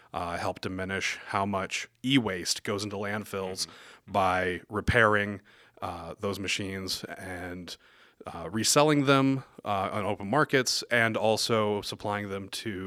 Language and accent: English; Glenwood, Iowa, United States; I'm from Glenwood, Iowa.